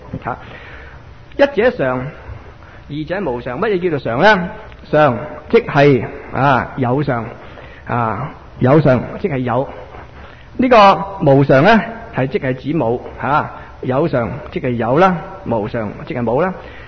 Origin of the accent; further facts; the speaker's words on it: China; 所以我哋中国人呢个信字好妙呀